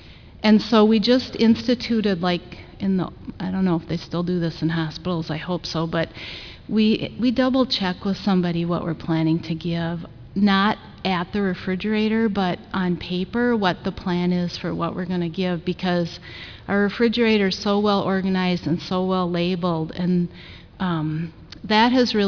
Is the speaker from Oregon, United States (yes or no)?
no; Wisconsin, United States; I just have a couple comments with a lot of similar concerns, but I'm from Wisconsin.